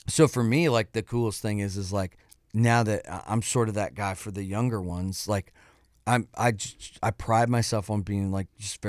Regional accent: Spirit River, Alberta, Canada; I was born in Spirit River, Alberta. I grew up playing hockey.

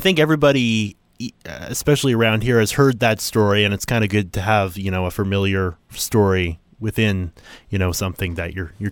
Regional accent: Shelburne, Nova Scotia, Canada; I'm from Shelburne, too, or in any small community in the South Shore.

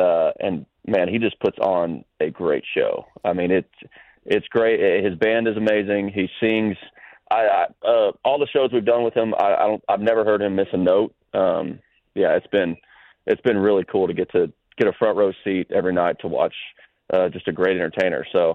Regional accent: Fort Worth, Texas, United States; I mean, I grew up in Texas and kind of watched his career take off, and you know, I had the pleasure of watching him in some smaller clubs, you know, around Fort Worth growing up

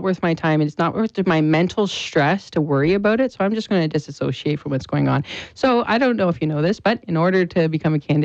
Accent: Canada; But one great thing about being Canadian is you take care of your neighbors, regardless of their color or creed

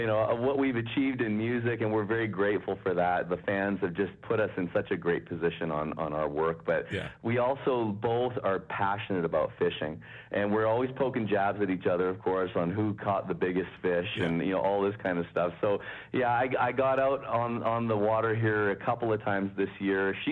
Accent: Canada; I remember when I came back from Nashville and started living back here in Canada.

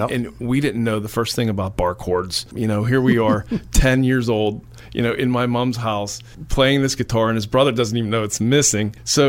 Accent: Blairsville, Pennsylvania, United States; So yeah, I was born and raised in Blairsville, and that's where it all began.

